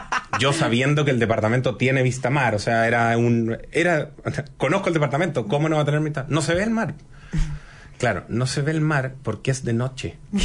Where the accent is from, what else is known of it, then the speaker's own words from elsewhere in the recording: Chile; nosotros como chilenos